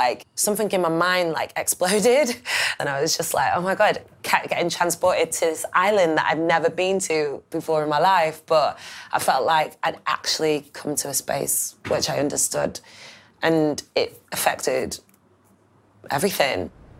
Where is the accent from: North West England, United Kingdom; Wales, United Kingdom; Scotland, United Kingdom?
North West England, United Kingdom; St Anne's; also born or lived in Bradford; I was born in Bradford, really close to Leeds, and then I ended up moving to a place called St Anne's. It's actually quite a white area.